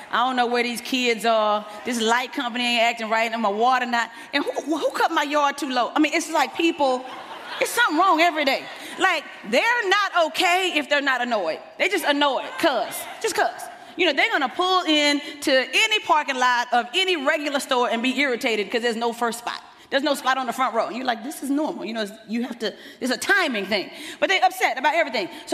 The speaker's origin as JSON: {"language": "English", "town": "Dallas", "region": "Texas", "country": "United States", "said": "I'm from Dallas."}